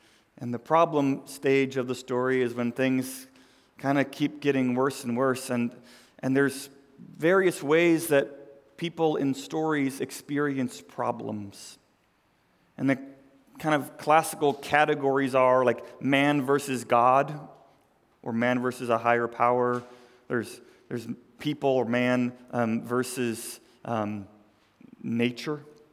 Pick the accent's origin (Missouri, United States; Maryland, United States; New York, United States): Missouri, United States; St. Louis; moved away; I grew up in St. Louis. I lived there for a while. I'm a Cardinals fan. We don't care as much about football there, but we like our baseball.